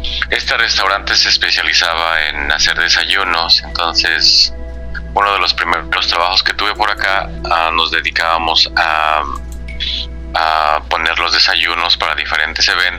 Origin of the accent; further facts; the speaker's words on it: Mexico City, Mexico; now in Texas, United States; Sí, ahorita yo me encuentro en vivo en Texas, sí, pero soy de la Ciudad de México.